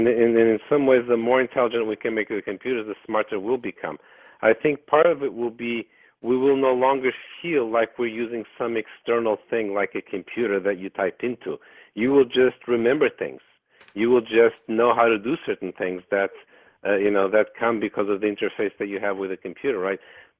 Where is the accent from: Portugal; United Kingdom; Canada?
Portugal; moved away as an adult; also born or lived in California; now in Seattle, United States; I grew up in Portugal, right? So I'm originally from Europe. And then I came to the United States for my PhD, which I got in California.